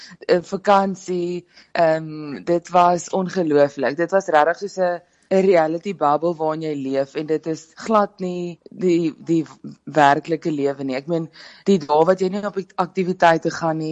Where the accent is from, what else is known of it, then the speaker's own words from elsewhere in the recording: KwaZulu-Natal, South Africa; now in Pretoria, South Africa; ek kom van KwaZulu-Natal af en ek bly nou in Pretoria